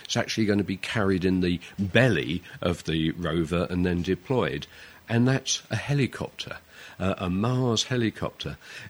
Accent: England, United Kingdom; Now, being English, I've no idea what size a softball is

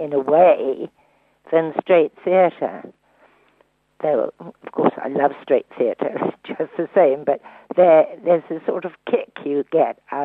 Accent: Plaistow, London, United Kingdom; born there; my mother and father were, I suppose, tantamount to Cockneys, because I was born in Plaistow in the East End of London

